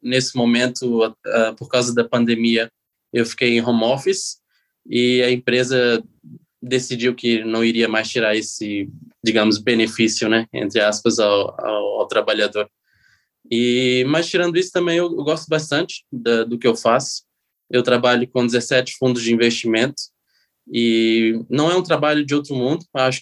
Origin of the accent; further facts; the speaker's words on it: Portugal; moved away as an adult; also born or lived in Brazil; now in Luxembourg; eu sou brasileiro, eu fui viver para Portugal com 4 anos de idade